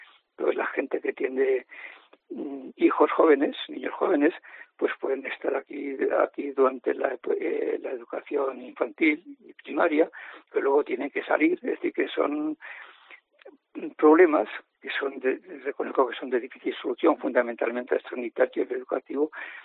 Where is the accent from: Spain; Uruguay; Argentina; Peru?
Spain; Ansó, Aragon; Yo viví, bueno, nací en Anso. fui incluso pastor trashumante con mi padre hasta los 16 años. A los 16 años me fui a Zaragoza a trabajar y estudiar, y he estado pues trabajando en Zaragoza hasta el año 2015.